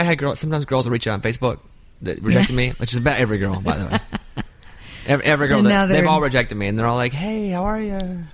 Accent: Arkansas, United States; because I grew up in the Arkansas 90s area, but then I checked out for a bit.

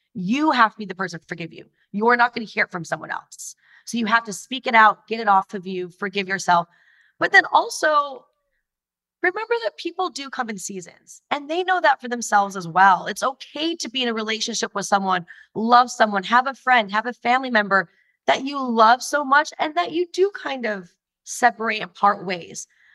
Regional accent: Utah, United States; But I grew up in Utah.

